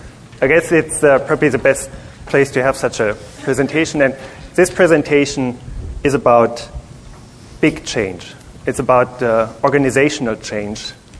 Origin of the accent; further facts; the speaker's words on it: Germany; I joined the company about 7-8 years ago, and I'm from Germany.